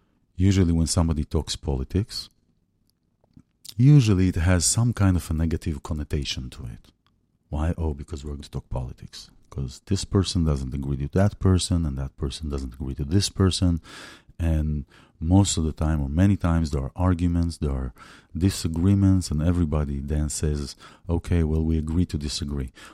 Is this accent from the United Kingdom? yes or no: no; Israel; I remember growing up in Israel.